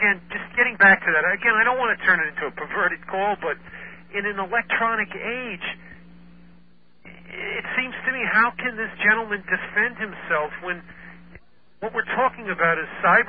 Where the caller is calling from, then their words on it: Ridgewood, New Jersey, United States; It's Ridgewood, New Jersey.